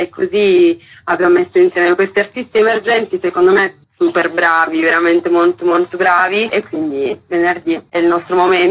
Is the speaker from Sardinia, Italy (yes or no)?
no; Turin, Piedmont, Italy; now in Rome, Italy; Io sono di Torino, sono 2 anni che sono a Roma